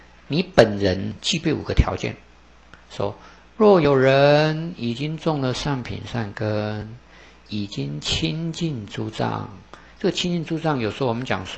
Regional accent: China; 那这是我中国人的命相通俗的讲法。

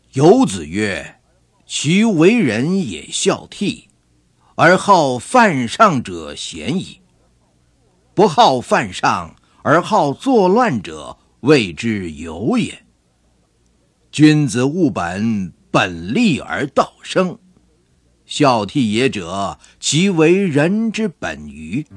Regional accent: China; 这是我们中国人的说法

